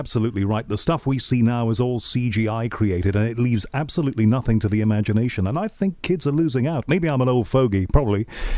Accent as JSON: {"language": "English", "town": "Liverpool", "region": "North West England", "country": "United Kingdom", "said": "Well, I'm from Liverpool originally"}